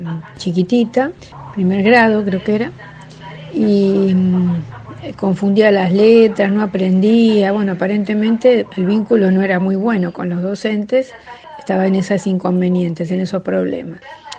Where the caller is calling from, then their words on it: Buenos Aires, Argentina; de Villa Ortúzar y estoy escuchando